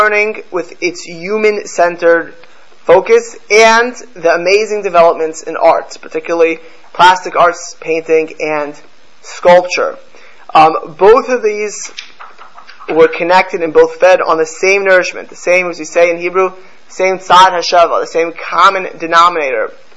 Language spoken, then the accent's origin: English; Miami Beach, Florida, United States; You know, I grew up in Miami Beach. I remember, you know, the Cubans that came to Miami in the 1960s were the upper crust.